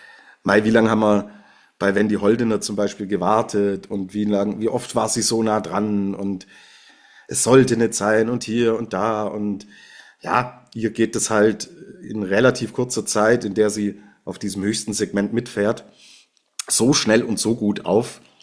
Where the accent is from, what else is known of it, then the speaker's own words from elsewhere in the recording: Switzerland; also als Schweizer Skifan wäre ich, was den Slalom der Frauen vor allen Dingen angeht, extrem happy.